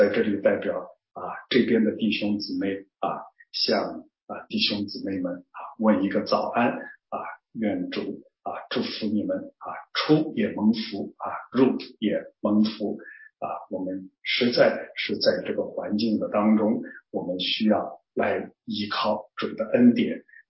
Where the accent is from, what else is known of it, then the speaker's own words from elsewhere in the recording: Shanghai, China; 我是上海人，我们南方人在读这个重新得力和重新得力的时候，常常是含糊不清的啊